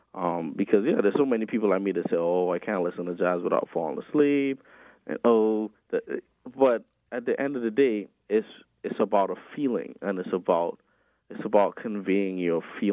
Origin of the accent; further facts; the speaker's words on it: Trinidad & Tobago; and I am not American. I'm from Trinidad and Tobago.